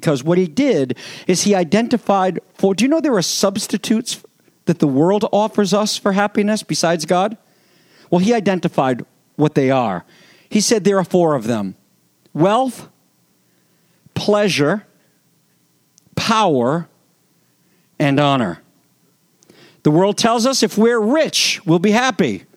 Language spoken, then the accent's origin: English; Woonsocket, Rhode Island, United States; born there; I was born in the Woonsocket Hospital, the baby delivery factory for our area.